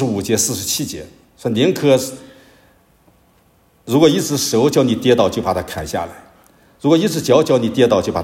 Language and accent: Chinese; China; 但实际上呢，人是有灵魂的，特别我们中国人，我们的文化告诉我们人是有灵魂的。